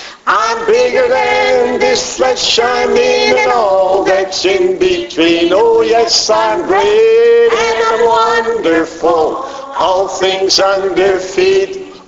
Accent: Oklahoma, United States; We're not from Georgia. We're from Oklahoma.

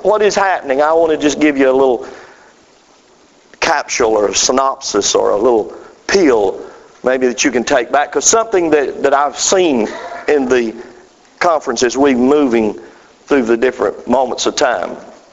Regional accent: Georgia, United States; And I'm just a North Georgia boy. Born. This is my hometown. I was born and raised here. Born and raised on a farm just not far from here.

